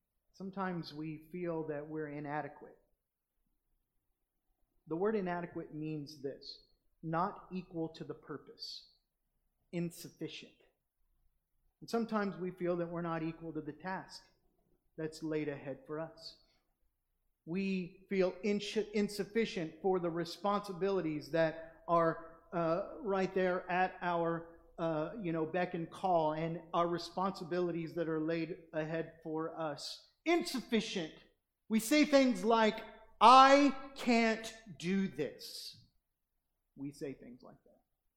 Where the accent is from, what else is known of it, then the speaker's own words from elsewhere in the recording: Oklahoma, United States; Oklahoma. I'm from Oklahoma.